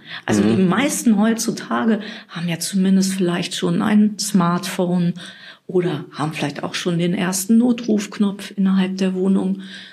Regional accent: Dollbergen, Lower Saxony, Germany; In Dollberg, meiner alten Heimat.

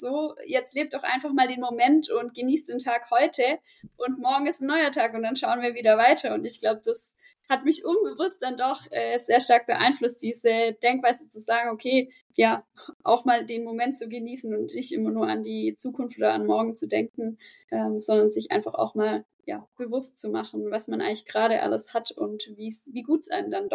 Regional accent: Germany; Und ich als Deutsche morgens 8 Uhr pünktlichst am Kindergarten

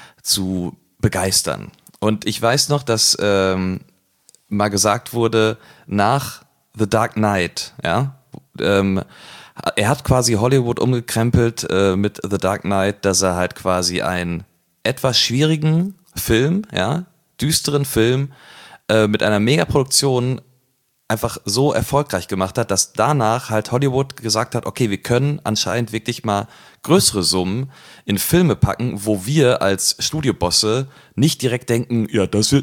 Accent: Cologne, North Rhine-Westphalia, Germany; besonders wir als Kölner

